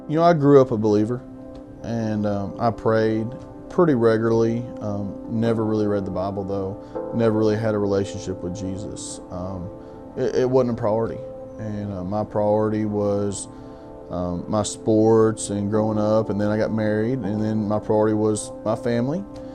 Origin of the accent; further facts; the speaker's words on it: Big Sandy, Texas, United States; I'm 32 years old, born and raised in Big Sandy, Texas. I have three children, one boy and two girls. Growing up in East Texas, a lot of the normal stuff that kids do, hunting, fishing, my true love of sports.